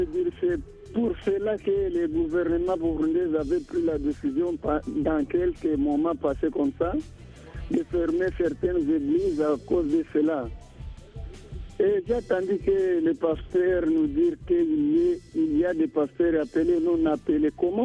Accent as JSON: {"language": "French", "country": "DR Congo", "said": "Moi, je suis congolais des filles de Babembe."}